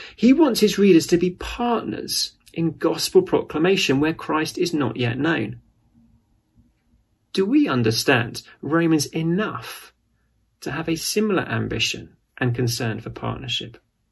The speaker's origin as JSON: {"language": "English", "country": "United Kingdom", "said": "I'm British, not American."}